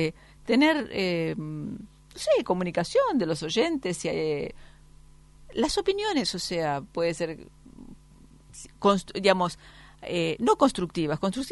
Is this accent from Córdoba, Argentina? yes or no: no; Rufino, Santa Fe, Argentina; Soy de Rufino, así que una infancia muy con siesta